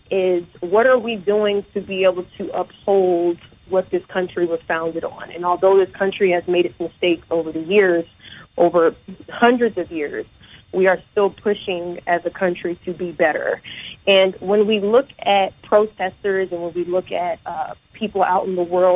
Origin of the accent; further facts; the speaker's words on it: Apple Valley, Minnesota, United States; I'm actually from Minnesota, surprisingly enough. I was raised in Apple Valley, which is probably like 20, 25 minutes from Minneapolis.